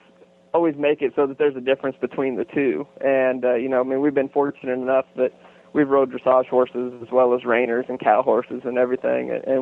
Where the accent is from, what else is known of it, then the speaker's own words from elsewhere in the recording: Ohio, United States; Well, I grew up in Ohio and started riding dressage horses up there